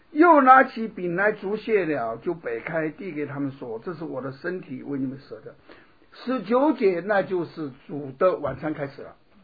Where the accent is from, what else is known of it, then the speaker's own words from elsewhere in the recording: China; 因为我们中国人吃饭嘛。